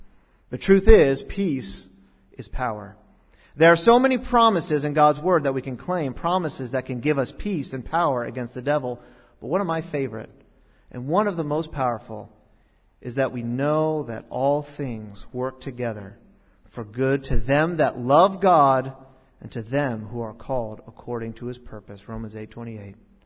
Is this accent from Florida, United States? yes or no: yes; Florida, United States; It's freezing cold out there, man. I'm from Florida.